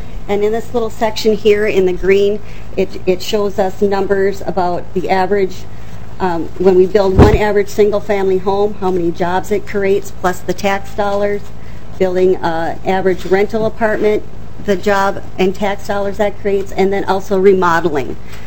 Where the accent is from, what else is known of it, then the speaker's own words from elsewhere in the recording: Barnesville, Minnesota, United States; As a person who was born and raised in Greater Minnesota, I have a strong connection with our Greater Minnesota community members. I was born in Ada, which is in Norman County, so my early years in Barnesville, which is in Clay County